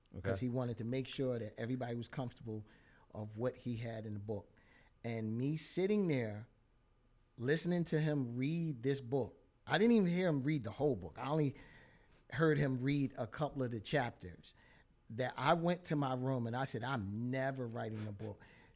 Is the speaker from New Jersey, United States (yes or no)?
no; Philadelphia, Pennsylvania, United States; I consider myself a real true Philadelphian. I was born and raised in West Philly.